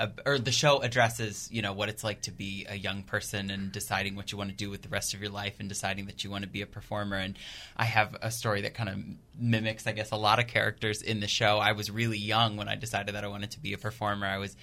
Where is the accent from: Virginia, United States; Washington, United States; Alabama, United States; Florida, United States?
Virginia, United States; Richmond; now in New York City, United States; I did. I grew up in Richmond.